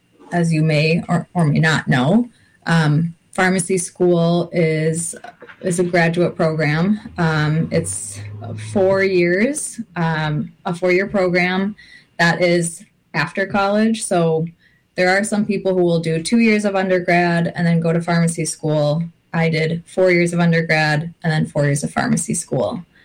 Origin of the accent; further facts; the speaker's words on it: Minnesota, United States; also born or lived in Tyendinaga Mohawk Territory, Ontario, Canada; I am Mohawk from Tiandanega, Mohawk Territory, which is in southern Ontario. I grew up in Minnesota, just outside of St. Paul.